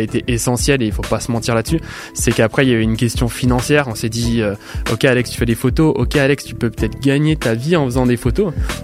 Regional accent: Saint-Étienne, Auvergne-Rhône-Alpes, France; je viens pas du tout de Paris, etc. Je suis vraiment j'ai été dans la Saint-Étienne, en fait, de la banlieue de Saint-Étienne

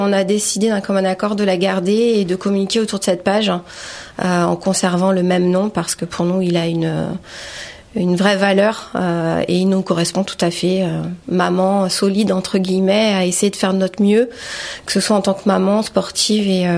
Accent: Île-de-France, France; Donc moi, je suis d'Île-de-France

